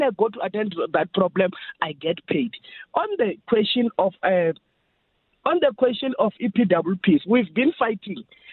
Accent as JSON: {"language": "English", "town": "Freedom Park", "country": "South Africa", "tie": "born or raised there", "said": "So, you know, I grew up in Freedom Park."}